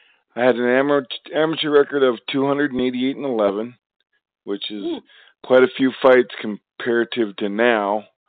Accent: North Dakota, United States; You know, I'm from the grassroots area. I'm from North Dakota and stuff. So I don't think I'm any different than anybody else.

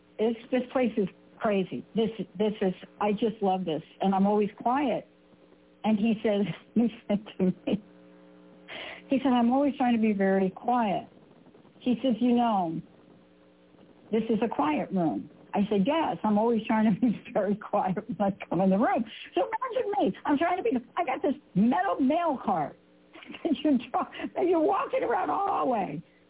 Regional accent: Bronx, New York, United States; Growing up in the Bronx, like, my dad, hello, backyard, once upon a time when we actually moved from where we lived in the projects, we had a backyard.

